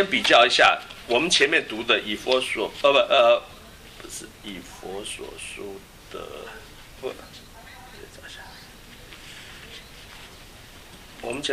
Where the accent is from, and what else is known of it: China